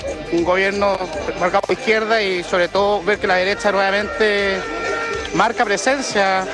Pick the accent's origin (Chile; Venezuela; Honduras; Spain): Chile; estar unidos como chilenos que amamos a nuestro país